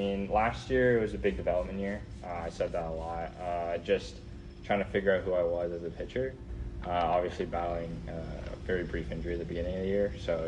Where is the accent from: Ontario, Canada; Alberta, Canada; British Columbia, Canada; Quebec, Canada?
Ontario, Canada; Toronto; I grew up in Toronto, so it's not much different, but first time actually being in New York